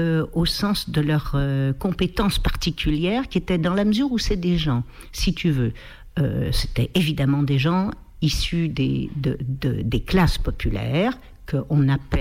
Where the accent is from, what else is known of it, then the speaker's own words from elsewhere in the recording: Lyon, Auvergne-Rhône-Alpes, France; Bon, alors je suis née à Lyon, il y a longtemps de ça, et j'ai été élevée à Lyon dans une famille lyonnaise, en tout cas ma famille maternelle est entièrement lyonnaise depuis très très longtemps, Francheville plus précisément, et j'ai habité tant enfant à la Croix-Rousse